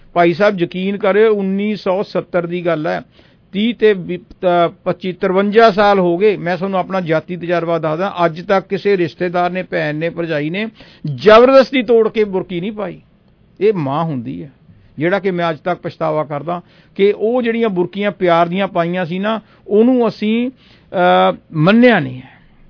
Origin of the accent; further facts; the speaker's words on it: Barnala, Punjab, India; ਮੈਂ ਬਰਨਾਲੇ ਦਾ ਰਹਿਣ ਵਾਲਾ, ਪਟਿਆਲੇ ਤੋਂ ਰੇਲਵੇ ਸਟੇਸ਼ਨ 'ਤੇ ਮਹੀਨੇ ਕੁ ਬਾਅਦ ਜਦੋਂ ਘਰ ਆਉਣਾ